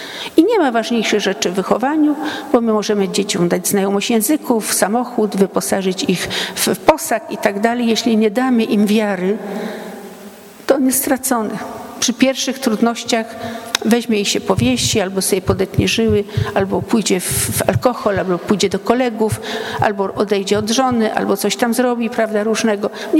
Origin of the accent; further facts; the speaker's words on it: Nasutów, Lublin Voivodeship, Poland; Mówię: o, a jestem z Nasutowa.